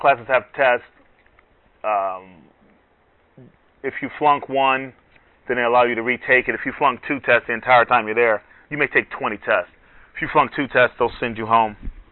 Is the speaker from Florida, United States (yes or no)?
yes; Miami, Florida, United States; So I come from Miami, so they send me to whatever city needs somebody at that time.